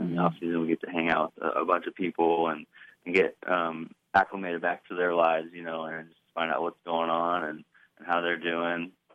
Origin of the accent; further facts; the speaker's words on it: Tuscola, Illinois, United States; also born or lived in Urbana; I was born in Urbana. Grew up in Tuscola, Illinois.